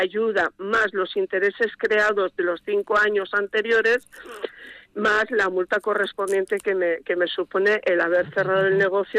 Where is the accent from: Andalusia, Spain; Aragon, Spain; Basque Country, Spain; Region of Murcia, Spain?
Basque Country, Spain; Labastida; Vitoria y mi pueblo, que es La Bastida.